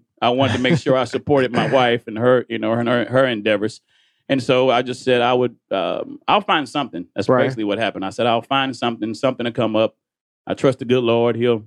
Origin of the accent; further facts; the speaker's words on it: Houston, Texas, United States; And Smoothie King's because I grew up on it in Houston.